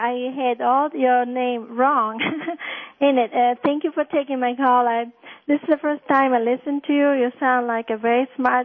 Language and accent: English; Messina, Sicily, Italy; I was born in Messina, but I'm familiar with all of Italy. My mother is from the north and my father from the south.